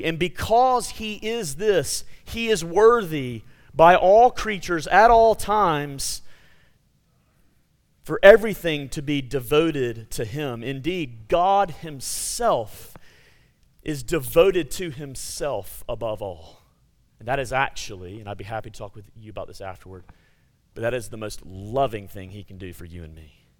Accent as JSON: {"language": "English", "town": "Montgomery", "region": "Alabama", "country": "United States", "tie": "born or raised there", "said": "growing up in Montgomery, Alabama, and going often down to Orange Beach, Alabama"}